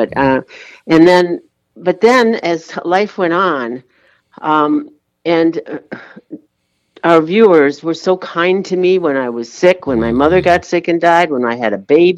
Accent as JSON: {"language": "English", "country": "United States", "said": "Oh, no, no, no. I'm an American. I was born here, and so were my parents. My grandparents came from Serbia."}